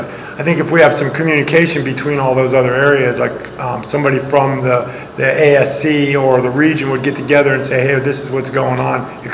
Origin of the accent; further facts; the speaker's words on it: Phoenix, Arizona, United States; I'm an addict. I'm from Phoenix, Arizona.